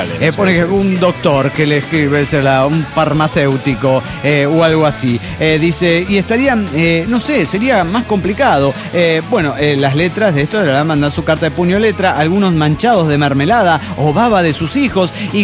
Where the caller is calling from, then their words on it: Mar del Plata, Buenos Aires Province, Argentina; de Mar del Plata en Chichinales.